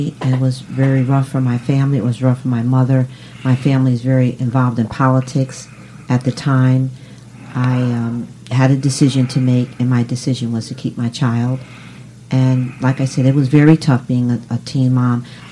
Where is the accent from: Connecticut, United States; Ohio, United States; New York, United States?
Connecticut, United States; New Haven; Yes, I grew up in New Haven, one of six children. Grew up in New Hallville on Division Street, and had a very, very nice upbringing.